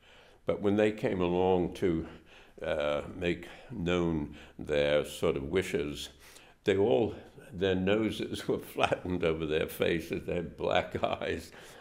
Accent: New York, United States; now in Ireland; I'm a New Yorker. That's very rare customer. I grew up in New York, and I remember after the war, they had the GI Bill of Rights

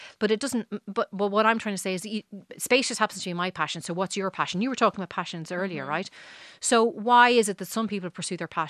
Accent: Dundalk, Leinster, Ireland; I'm from Dundalk.

